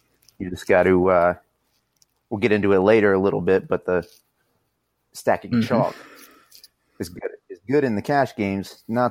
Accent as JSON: {"language": "English", "town": "Tampa", "region": "Florida", "country": "United States", "tie": "born or raised there", "said": "There's a whole lot of punt potential on my hometown Tampa Bay."}